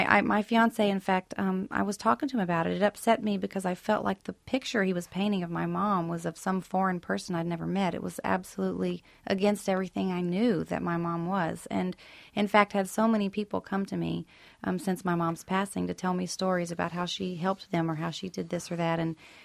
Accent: Nashville, Tennessee, United States; it's a description of the home that I grew up in on Franklin Road in Nashville.

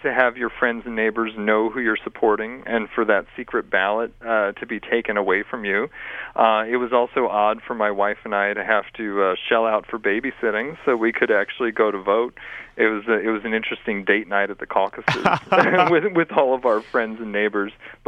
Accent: Omaha, Nebraska, United States; also born or lived in Boston / Bay Area; I grew up in Omaha, Nebraska. When I went to college, I was in Boston, and then I did a lot of my training in California, so I was in the Bay Area for 12 years before moving to Iowa.

